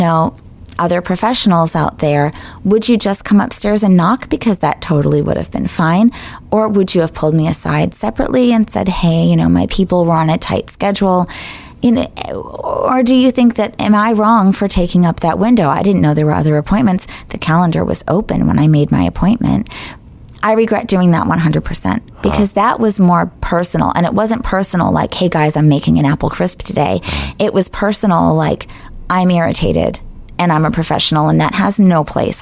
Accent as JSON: {"language": "English", "region": "Massachusetts", "country": "United States", "said": "I am. I'm from Massachusetts."}